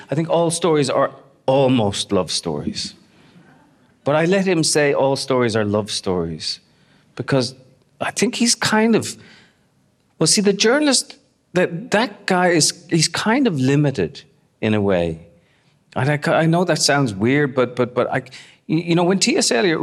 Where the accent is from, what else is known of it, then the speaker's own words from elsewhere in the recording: Ireland; I grew up in Ireland and I did have, my mum is from Northern Ireland, and she, used to bring me up north when I was a kid